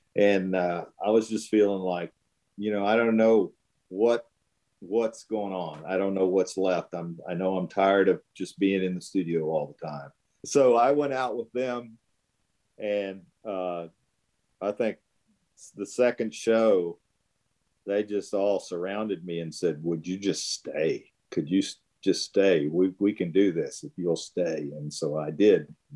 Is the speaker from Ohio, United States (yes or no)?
yes; Warren, Ohio, United States; I grew up in Warren, Ohio, which is eastern Ohio, right in the Steel Valley, right between Cleveland and Pittsburgh